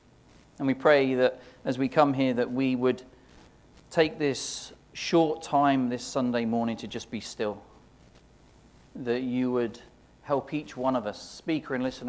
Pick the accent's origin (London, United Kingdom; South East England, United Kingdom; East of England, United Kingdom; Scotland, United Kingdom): East of England, United Kingdom; Norwich; born there; I was born in Norwich.